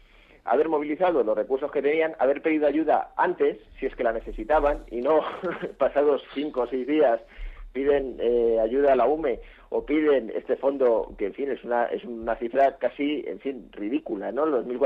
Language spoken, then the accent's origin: Spanish; Madrid, Community of Madrid, Spain; yo, como madrileño